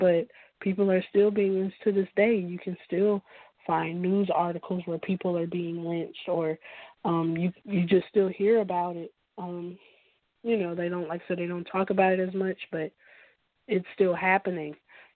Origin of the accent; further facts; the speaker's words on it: Mississippi, United States; I'm from Mississippi, so, you know, being in the South, I just naturally kind of felt like I would get some pushback from it.